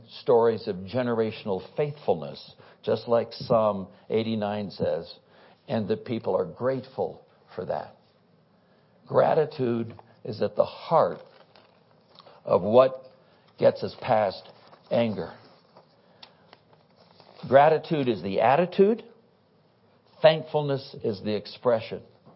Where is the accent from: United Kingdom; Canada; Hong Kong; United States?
United States; Oakland, California; I grew up in Oakland, California. Went to Cal Berkeley, transferred to another college, married Ruth, went off to Wheaton Grad School.